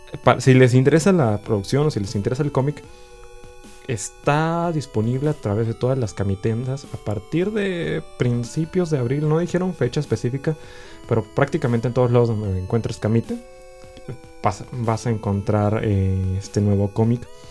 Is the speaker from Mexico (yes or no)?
yes; Mexico; sino que podemos, como mexicanos, desarrollar contenido de calidad